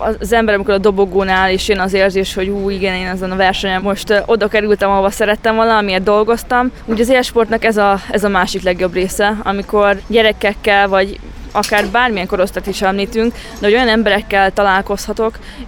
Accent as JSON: {"language": "Hungarian", "town": "Kistokaj", "region": "Borsod-Abaúj-Zemplén", "country": "Hungary", "tie": "born or raised there", "said": "én annyira büszke vagyok, hogy Miskolcot képviselhettem az olimpián, meg mellette ugye a szülőfalumat, Kistokajt"}